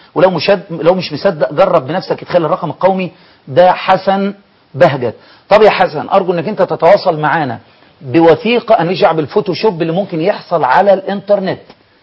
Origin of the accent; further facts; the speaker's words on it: Egypt; احنا عندنا في مصر